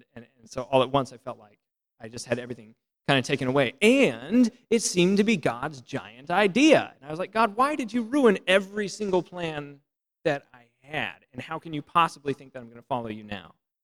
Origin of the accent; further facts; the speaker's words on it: United States; you know, I grew up as an American.